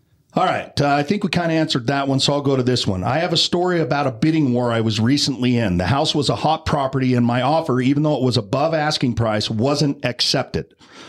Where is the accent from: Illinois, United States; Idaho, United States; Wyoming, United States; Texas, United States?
Idaho, United States; Malad; anybody that knows me knows that I grew up in Malad, Idaho, which is this tiny little cow town just across the border of Utah and Idaho.